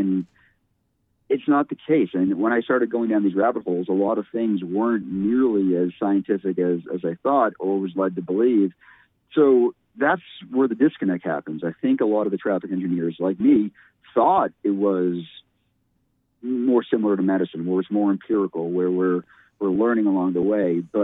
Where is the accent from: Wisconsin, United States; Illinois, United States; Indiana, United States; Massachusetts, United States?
Massachusetts, United States; Watertown; now in Connecticut, United States; As a kid, I grew up in Watertown, Massachusetts, right outside of Boston, and I could walk or bike all over town as a kid.